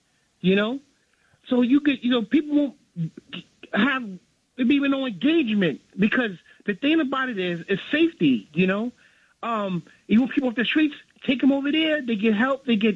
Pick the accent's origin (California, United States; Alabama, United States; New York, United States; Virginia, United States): New York, United States; New York City; I'm a city worker for New York City, and I've been here all my life.